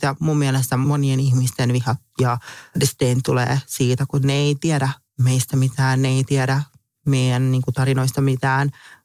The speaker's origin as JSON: {"language": "Finnish", "town": "Helsinki", "region": "Uusimaa", "country": "Finland", "tie": "born or raised there", "also_born_or_lived": "Kuopio", "said": "Mä synnyin täällä, joo, Kuopiossa. Sitten mä muutin 3-vuotiaana, jos mä muistan oikein, niin Helsinkiin."}